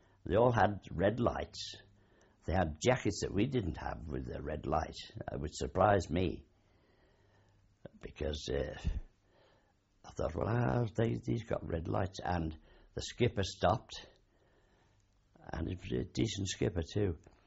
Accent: England, United Kingdom; We said, well, we're English, Angleterre, and...

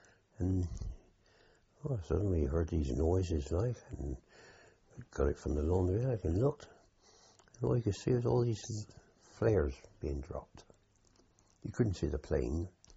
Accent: Exeter, South West England, United Kingdom; I was born in Exeter.

